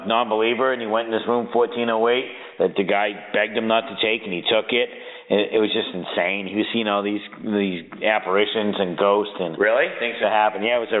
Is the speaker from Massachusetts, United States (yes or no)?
yes; Salem, Massachusetts, United States; Yeah, we're from Salem, Mass.